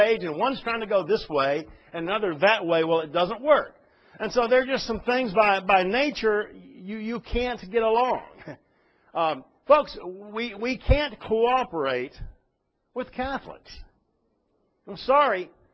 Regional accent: Texas, United States; sitting down with pastor in the home church that I grew up in back in Texas

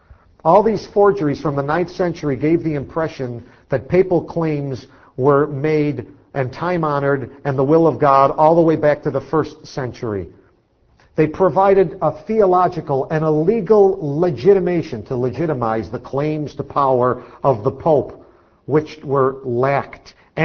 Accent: Sursee, Lucerne, Switzerland; moved away as an adult; also born or lived in Rome, Italy; I was born into a Catholic family in a little Swiss village of Sursee, which was Catholic. I was raised in Catholic school. Then I lived for 7 years in Rome in the elite papal collegium.

